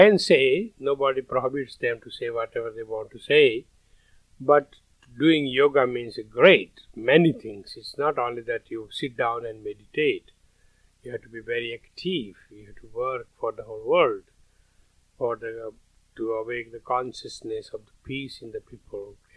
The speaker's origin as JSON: {"language": "English", "region": "Rajasthan", "country": "India", "second_language": "English", "moved": "yes", "lives_now": "Vienna, Austria", "said": "I'm coming from India, Rajasthan"}